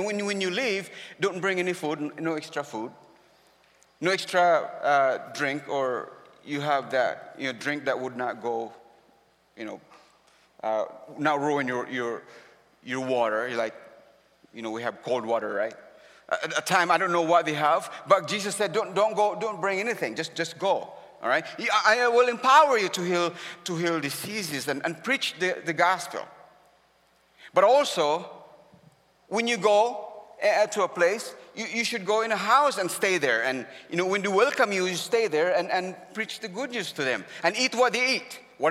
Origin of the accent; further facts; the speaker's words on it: Philippines; English is a second language; sometimes my accent can be a hindrance. I'm a Filipino, and sometimes I think like a Filipino.